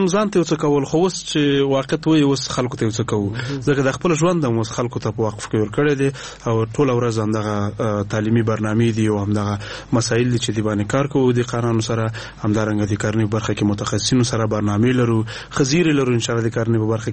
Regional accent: Nangarhar, Afghanistan; نو زه د ننګرهار ولایت ما

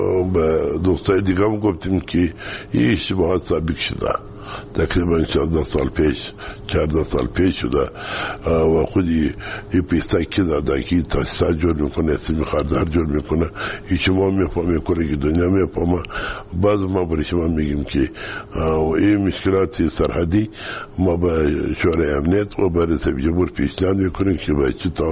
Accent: Kandahar, Afghanistan; ما از کندهار هستیم.

